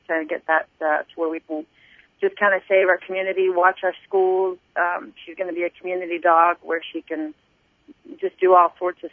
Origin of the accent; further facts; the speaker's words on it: Tampa, Florida, United States; just because I come from Tampa, Florida, a big city, and know that that there's dogs all over the place.